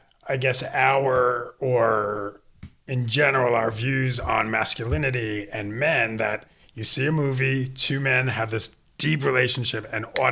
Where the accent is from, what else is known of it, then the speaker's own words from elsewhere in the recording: Howard Beach, New York, United States; So I grew up in Queens, Howard Beach.